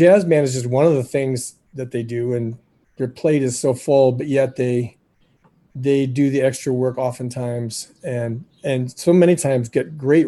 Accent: Cedar Falls, Iowa, United States; ironic that in this relatively white state that we have such a strong jazz history of jazz education.

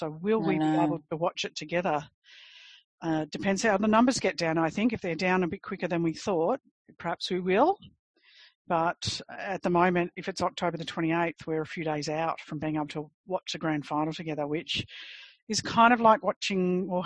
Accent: United Kingdom; I am British. I've got a passport.

